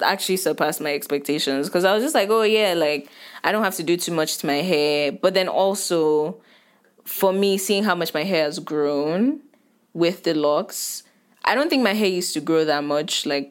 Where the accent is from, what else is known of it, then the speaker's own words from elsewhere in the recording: Nigeria; now in United States; growing up in Nigeria